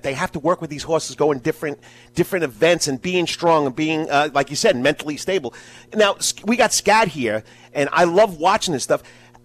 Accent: New York, United States; because growing up in New York, I had a father that was really big into horse racing, okay?

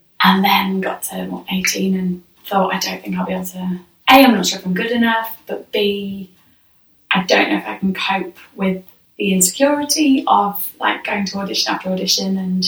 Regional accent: Leeds, Yorkshire and the Humber, United Kingdom; I'm from Leeds, went to a comprehensive

